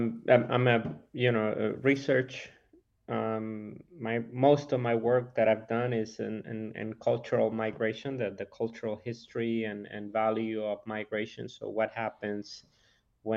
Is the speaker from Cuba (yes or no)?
yes; Cuba; now in La Crosse, United States; I am from Cuba, so I moved to La Crosse about 10 years ago, and I never expected to find a Cuban community in a small Wisconsin city like La Crosse.